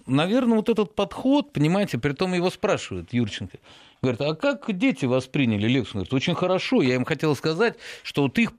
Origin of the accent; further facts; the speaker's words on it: Ural, Russia; Я родился в Советском Союзе. 80-го года. Горжусь. Я сам с Урала